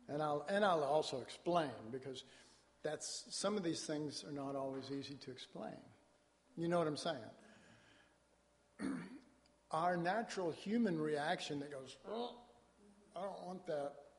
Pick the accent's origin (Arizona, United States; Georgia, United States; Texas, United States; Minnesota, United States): Texas, United States; Dallas; And interestingly enough, we came into Dallas. Of course, I grew up in Oak Cliff, we did a show at the Fairmont Hotel in downtown Dallas